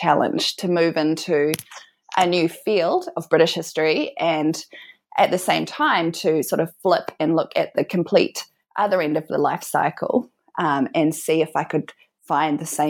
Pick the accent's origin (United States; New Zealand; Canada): New Zealand; now in Melbourne, Australia